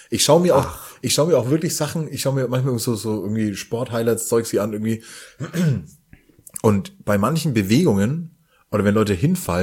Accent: Bavaria, Germany; accent: Franconian; als Franke mit rollendem R

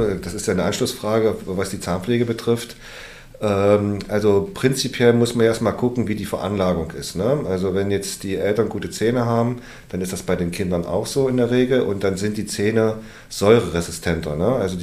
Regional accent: Harz, Germany; ich komme ja eigentlich aus dem Harz und ich kenne das eigentlich so, dass wir im April, manchmal auch im Mai, immer noch Schnee hatten

